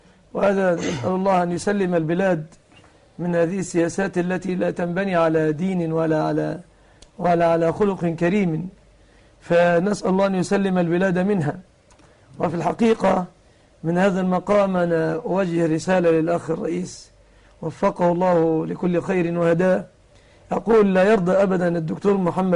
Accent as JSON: {"language": "Arabic", "country": "Egypt", "said": "يعني عندنا في مصر حرب 73"}